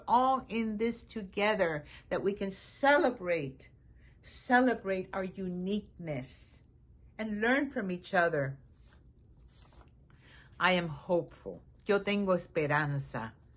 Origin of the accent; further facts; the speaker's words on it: Miami, Florida, United States; I never felt that I truly belonged as a Cuban or as an American.